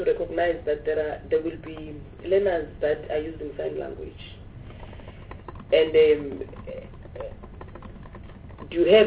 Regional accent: Northern Cape, South Africa; I'm coming from the Northern Cape. As I said, you've got Nama there, you've got Khoisan as well, and its languages that are there.

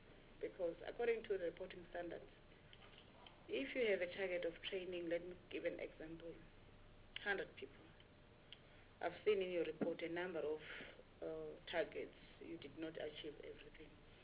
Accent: Mpumalanga, South Africa; I still maintain that I'm from Mpumalanga province, a province which have a history of not having a university.

